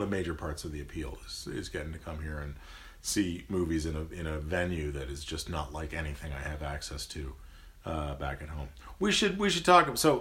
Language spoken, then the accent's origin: English; Toronto, Ontario, Canada; you mentioned to someone that we're from Toronto, and many of them will say that they're envious, and they should be.